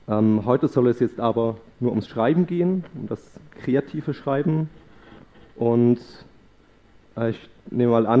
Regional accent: Eastern Switzerland, Switzerland; ich bin in der Ostschweiz geboren und aufgewachsen und im Moment schreibe ich meine Doktorarbeit an der Universität Zürich.

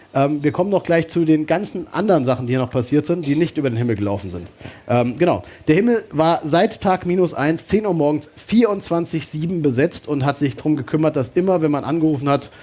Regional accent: Mecklenburg-Vorpommern, Germany; Und die Mecklenburger, ich bin ja Mecklenburger Ultra, haben auch dieses Mal wieder alles gerockt

